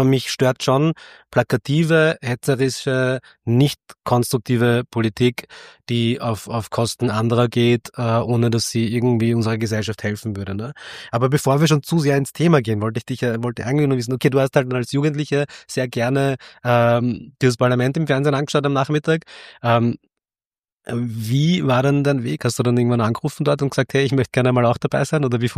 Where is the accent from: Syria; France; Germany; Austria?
Austria; Vienna; Und ich bin in Simmering aufgewachsen, habe ich dir, glaube ich, vorher auch schon kurz erzählt. Ich liebe den Bezirk.